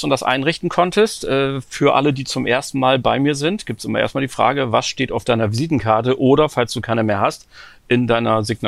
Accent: Germany; ich bin ja Deutscher, wir agieren ja alle immer ein bisschen sehr vorsichtig

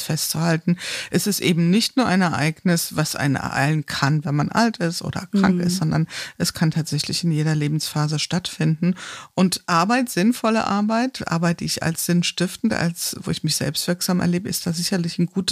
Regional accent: Rhineland, Germany; born there; Bin ich vielleicht auch als gebürtiger Rheinländer

